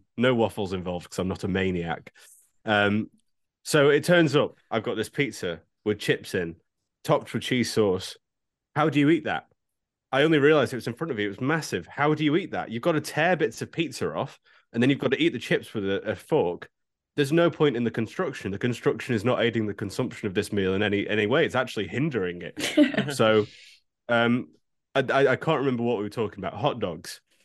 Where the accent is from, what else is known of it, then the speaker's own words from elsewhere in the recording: Stoke, West Midlands, United Kingdom; I'm not from Manchester. I'm from Stoke.